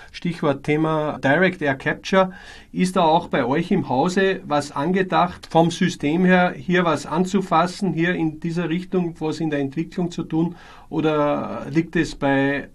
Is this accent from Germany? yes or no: no; Austria; Bei uns in Österreich betrifft es uns stark